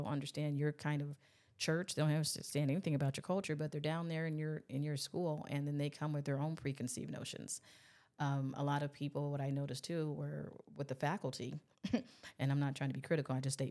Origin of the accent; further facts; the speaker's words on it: Chicago, Illinois, United States; born there; Yes, I am from Chicago. I was born here, but I was raised in other states, and I relocated back to Chicago after college.